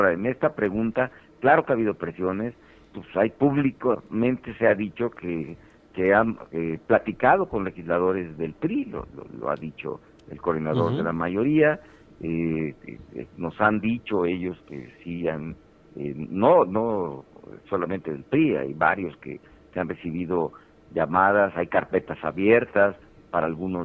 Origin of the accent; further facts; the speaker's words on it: Guerrero, Mexico; soy senador guerrerense